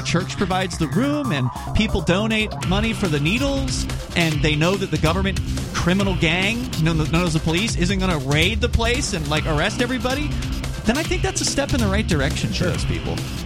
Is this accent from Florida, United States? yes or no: yes; Florida, United States; You came from New York. I came up from Florida.